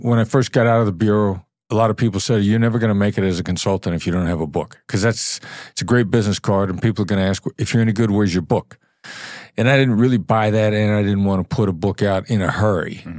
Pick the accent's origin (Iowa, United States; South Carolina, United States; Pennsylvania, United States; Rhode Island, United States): Iowa, United States; I grew up in Iowa. I'd never been anywhere. Like going to Illinois was a big deal where I grew up. Crossing a state line was a big deal.